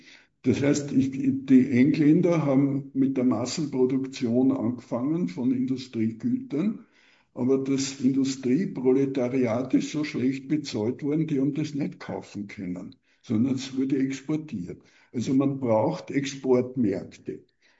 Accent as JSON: {"language": "German", "town": "Gersthof", "region": "Vienna", "country": "Austria", "tie": "born or raised there", "said": "in meiner Kindheit, ich bin in Gersthof aufgewachsen"}